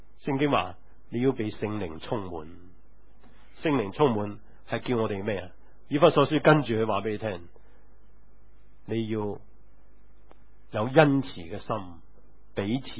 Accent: Guangdong, China; first language Cantonese; Chinese is a second language; 这个字呢，是我们广东话是耳屎。

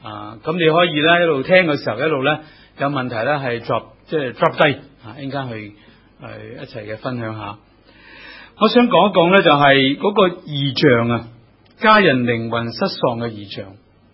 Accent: Shanghai, China; 我哋上海人嚟嘅啊，

